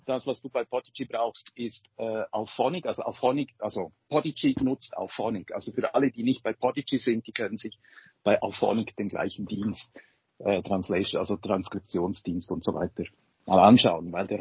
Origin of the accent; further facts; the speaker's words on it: Switzerland; ich bin Schweizer